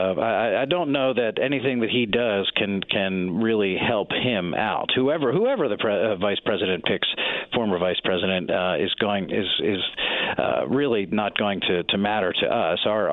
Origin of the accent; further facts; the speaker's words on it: Ridley, Pennsylvania, United States; I mean, Delaware County is my home. I grew up in Ridley, and so I'm pretty familiar with the landscape over there